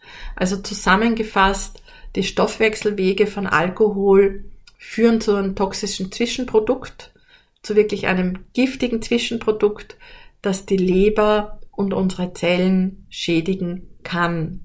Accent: Austria; Bei uns in Österreich trinkt man Achtel

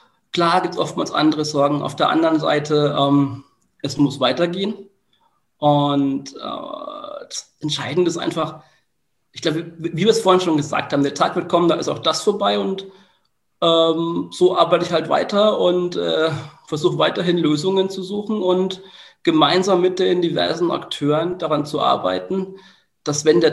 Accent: Bamberg, Bavaria, Germany; Ich bin ja immer noch auch in meiner Heimat ein Stück weit aktiv. Es ist so, dass ich meine Erfahrungen aus dem Projekt MIA mittlerweile auch ein Stück weit in Bamberg einbringe.

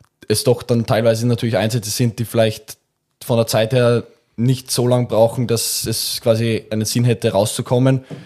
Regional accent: Vienna, Austria; Ich bin eben 21, ich komme aus Wien.

